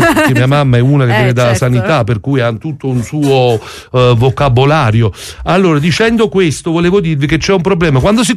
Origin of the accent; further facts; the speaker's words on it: Naples, Campania, Italy; noi siamo napoletani